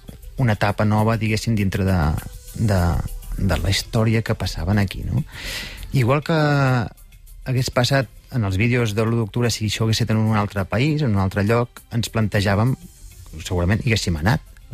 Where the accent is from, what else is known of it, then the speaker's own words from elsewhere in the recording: Vic, Catalonia, Spain; Perquè nosaltres som de Vic.